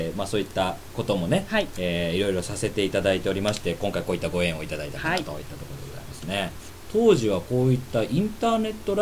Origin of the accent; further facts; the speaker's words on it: Nerima, Tokyo, Japan; 実際にね、僕が生まれ育った時は大根やってるとこってあんまないんですよ。逆にキャベツなんですよ